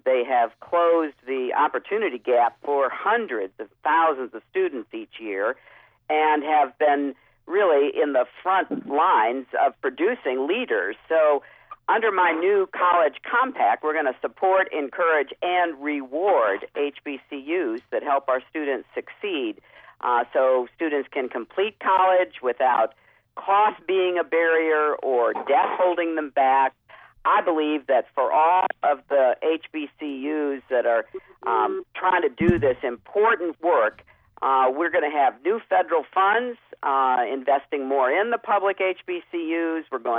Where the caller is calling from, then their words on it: New York, United States; I'm calling from New York.